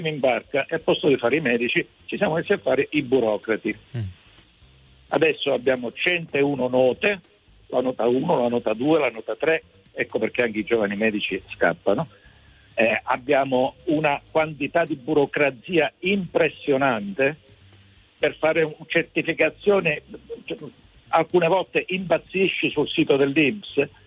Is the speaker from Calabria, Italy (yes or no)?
yes; Castrovillari, Calabria, Italy; Io sono di Castrovillari